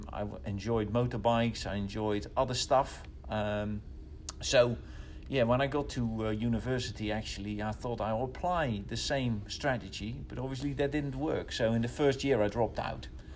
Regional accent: Rotterdam, South Holland, Netherlands; I was born and bred in Rotterdam, then the biggest port in the world.

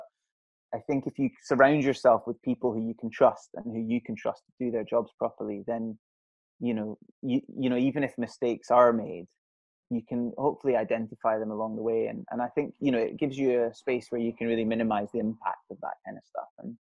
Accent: Scotland, United Kingdom; So I grew up in Scotland, and I studied sound production for about a year and a half on the West Coast near Glasgow.

